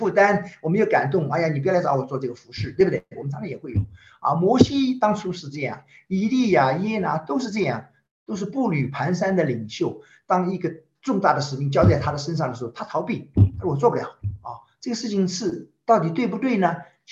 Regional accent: China; 所以我们中国人常常会讲说这个无为而无不为是一种淡漠以明志，宁静以致远的这样的一种境界啊。

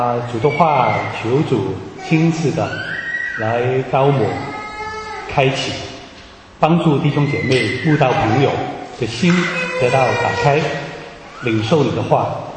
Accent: China; 是我们中国人常常讲的一个谚语，或者一个人生观察之后得到一个结论的一句名言，非常有道理的，是我们中国人的智慧的结晶。

